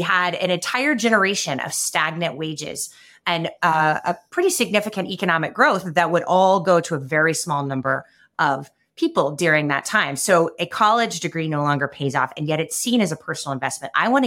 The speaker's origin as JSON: {"language": "English", "region": "Kansas", "country": "United States", "tie": "born or raised there", "said": "I grew up in Kansas, and Kansas University, the University of Kansas and Kansas State University are beloved institutions"}